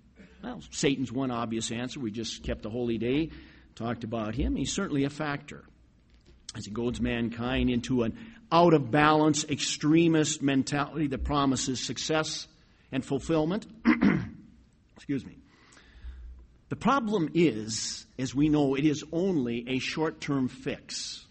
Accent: Litchfield, Minnesota, United States; I'm talking about hockey right in Minnesota, my hometown. We used to have teams come off from Minneapolis to rent ice time in Litchfield, a town of 6,500

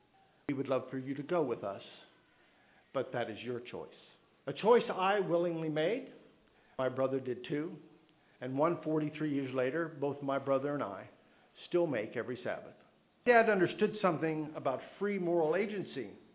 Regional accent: West Virginia, United States; In the Ohio River Valley, where I grew up in West Virginia, we began, as I said, reading this literature.

